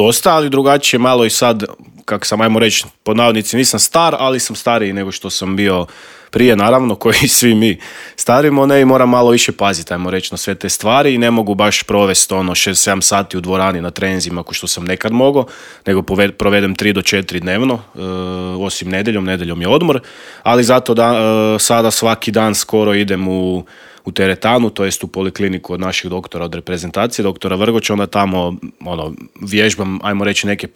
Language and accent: Croatian; Zagreb, City of Zagreb, Croatia; Europsko prvenstvo je ipak veće natjecanje i u Zagrebu koji je moj rodni grad